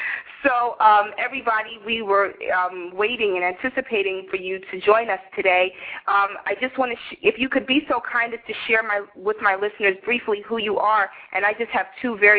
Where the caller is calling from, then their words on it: New York, United States; I'm in New York.